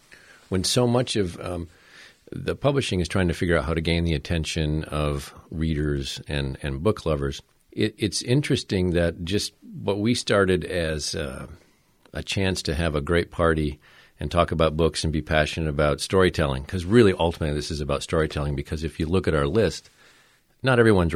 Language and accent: English; Traverse City, Michigan, United States; When I was a young student growing up in Traverse City